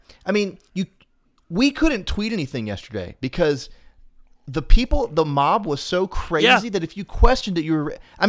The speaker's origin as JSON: {"language": "English", "town": "Cedartown", "region": "Georgia", "country": "United States", "tie": "born or raised there", "said": "especially in Georgia, like I grew up in Cedartown"}